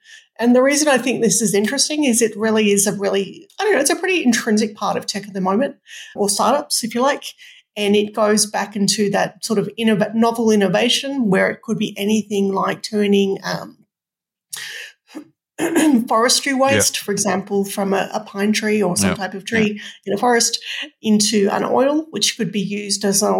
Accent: Australia; which as an Australian is pretty funny because that's how we make Vegemite, which everyone knows is our national treasure.

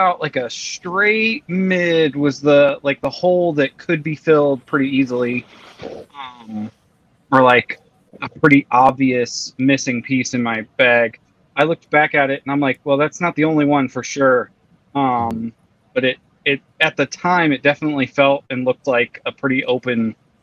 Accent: Ohio, United States; I also have three children in the house and the same name as you, and we're both from Ohio.

